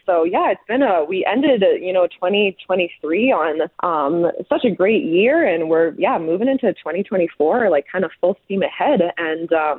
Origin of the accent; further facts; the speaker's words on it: Prince Albert, Saskatchewan, Canada; also born or lived in Calgary; I grew up in Prince Albert, not a big city, but a city nonetheless. But we also had our family farm that we spent a lot of time at growing up.